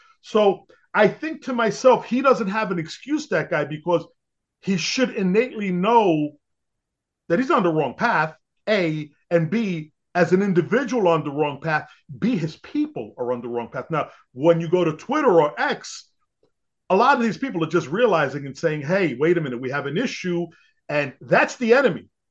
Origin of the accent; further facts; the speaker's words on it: Brooklyn, New York, United States; I grew up in Brooklyn. The houses in Staten Island were cheaper.